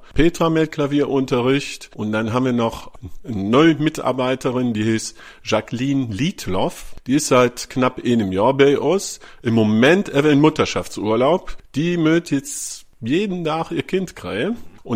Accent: Rescheid, North Rhine-Westphalia, Germany; accent: Rescheid Platt; Ja, ich komme ursprünglich aus Rehscheid, ob Platt aus Rieschend. Das ist in der Gemeinde Hellental, also kann ich auch Rieschender Platt.

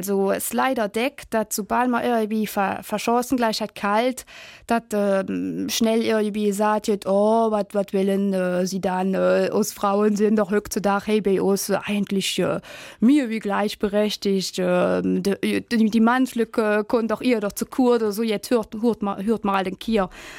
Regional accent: Wallonia, Belgium; Auch mein Akzent ist immer noch sehr deutlich. Man hört, ja, dass ich eben aus der DG komme.

